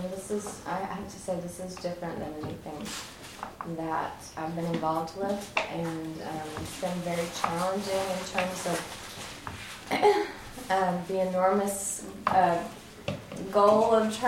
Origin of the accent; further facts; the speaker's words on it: Abilene, Texas, United States; I grew up in Abilene in West Texas.